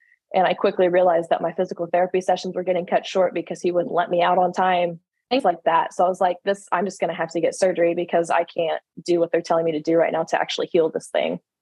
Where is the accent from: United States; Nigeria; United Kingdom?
United States; Kansas City, Missouri; Yeah. So I grew up around the Kansas City, Missouri area, found myself going to college in Bowling Green State University in Ohio